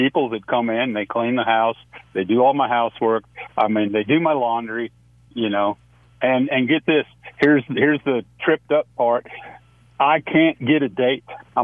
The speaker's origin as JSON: {"language": "English", "region": "Wyoming", "country": "United States", "said": "I mean, I'm from Wyoming, and, you know, the oil fields and the oil industry and gas leases"}